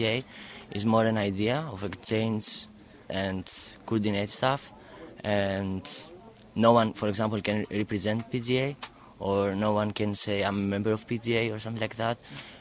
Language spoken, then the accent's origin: English; Greece; moved away as an adult; now in Berlin, Germany; Originally I'm from Greece, but I live now in Berlin in the last 8 months.